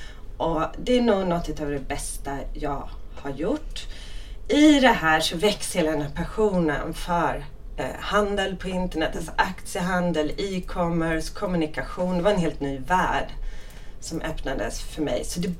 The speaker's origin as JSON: {"language": "Swedish", "town": "Stockholm", "region": "Stockholm County", "country": "Sweden", "tie": "born or raised there", "said": "Jag är född i Vasastan, uppvuxen i Vasastan, så ett riktigt sånt asfaltsbarn."}